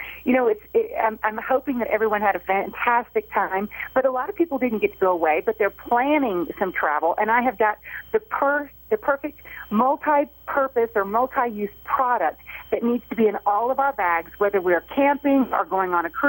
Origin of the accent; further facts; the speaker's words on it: New York, United States; because I'm actually getting ready for spring break as a New Yorker